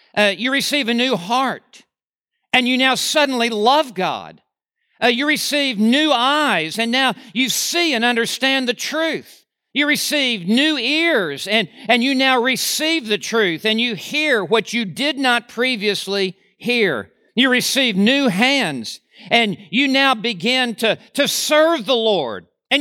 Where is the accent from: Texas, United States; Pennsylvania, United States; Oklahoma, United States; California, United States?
Oklahoma, United States; Oklahoma City; born there; I was born in Oklahoma City, Oklahoma. I was born at St. Anthony's Hospital.